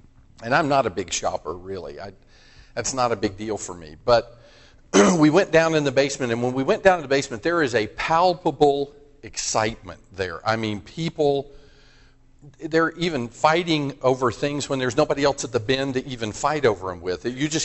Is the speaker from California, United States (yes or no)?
no; Tampa, Florida, United States; I'm from Tampa, Florida area.